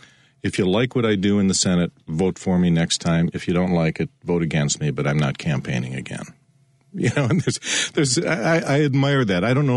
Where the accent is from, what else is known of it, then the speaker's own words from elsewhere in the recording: Wisconsin, United States; I grew up in Wisconsin, and there used to be a senator from Wisconsin